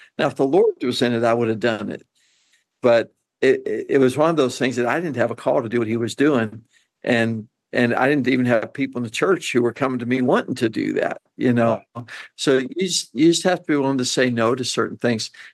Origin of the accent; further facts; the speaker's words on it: Pittsburgh, Pennsylvania, United States; I grew up in Pittsburgh.